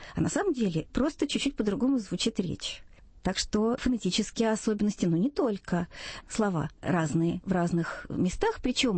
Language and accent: Russian; Irkutsk, Irkutsk Oblast, Russia; now in Moscow, Russia; Вот я приехала из Иркутска, и там в университете замечательные люди, великолепные лингвисты.